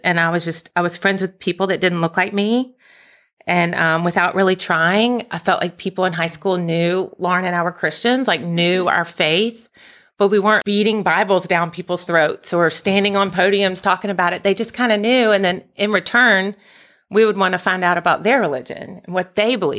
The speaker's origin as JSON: {"language": "English", "town": "Memphis", "region": "Tennessee", "country": "United States", "tie": "born or raised there", "said": "So I was born and raised in Memphis. I was in a household of three girls."}